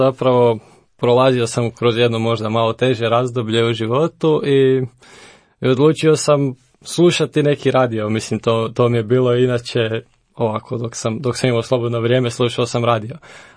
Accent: Sesvete, City of Zagreb, Croatia; kako si rekla, dolazim iz Zagrebačkih Sesveta, imam 27 godina

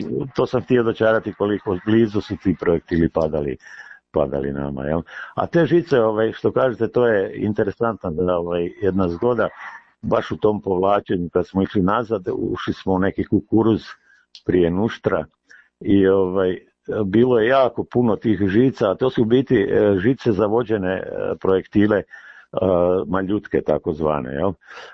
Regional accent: Slavonia, Croatia; Za razliku kod nas u Slavoniji, gdje kad padne projektil granata, kad padne u zemlju, ona djeluje uglavnom u zemlju unutra

